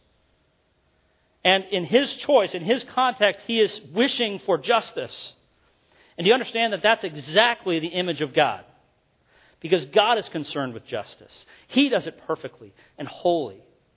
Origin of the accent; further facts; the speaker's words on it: United States; Now, I'll be perfectly honest with you, as an American, that turns my stomach.